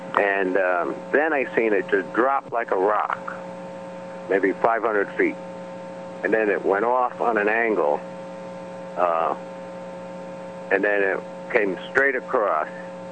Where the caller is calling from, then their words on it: Long Island, New York, United States; I'm calling from Long Island, New York.